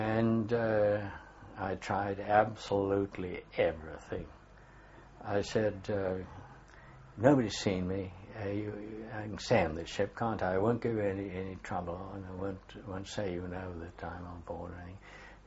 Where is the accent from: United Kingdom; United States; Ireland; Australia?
United Kingdom; England; I'm English and so on.